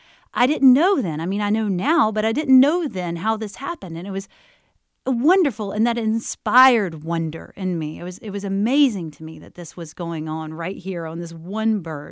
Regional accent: Goldsboro, North Carolina, United States; Oh, it was wonderful for me growing up in Goldsboro. It's a great and nurturing town full of a lot of natural spaces and a lot of time to read, if you want to read.

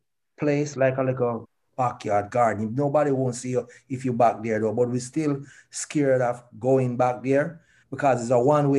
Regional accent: Jamaica; Because we're Jamaican, we don't eat certain type of food. So we have to stick to our culture.

